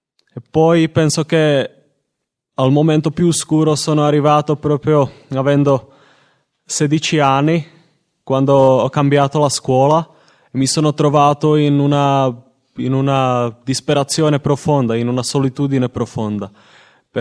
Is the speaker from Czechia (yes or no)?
yes; Czechia; now in Italy; ho 25 anni, vengo dalla Repubblica Ceca e da 4 anni sono in comunità Cenacolo.